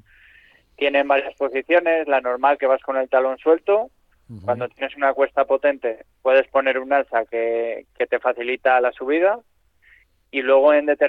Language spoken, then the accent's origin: Spanish; Espinama, Cantabria, Spain; born there; Yo nací en Espinama, que es un pueblo que está 3 kilómetros antes de Fuente D.